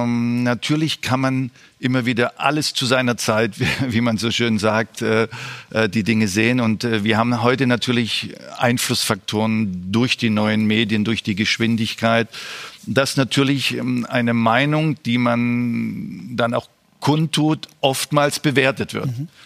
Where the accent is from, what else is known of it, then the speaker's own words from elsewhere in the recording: East Germany, Germany; ich komme aus dem Osten